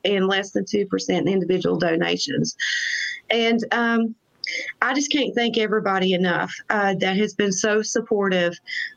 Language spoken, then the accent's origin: English; West Virginia, United States; I'm from Wyoming County. He lives in Logan County.